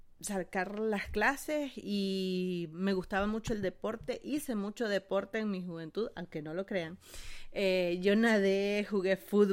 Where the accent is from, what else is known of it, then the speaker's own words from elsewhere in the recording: Managua, Nicaragua; Nací en Managua, 1985. El barrio se llama Bataola Sur. Tiene fama de ser peligroso, pero yo no lo sentía tan peligroso. Quizás porque yo viví ahí.